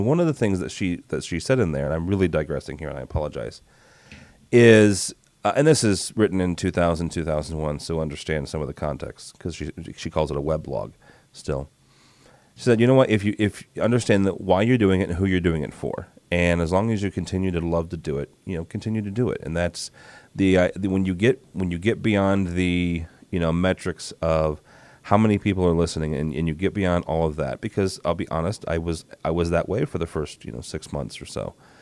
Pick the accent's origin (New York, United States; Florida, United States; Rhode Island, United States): New York, United States; Rochester; I'm from Rochester.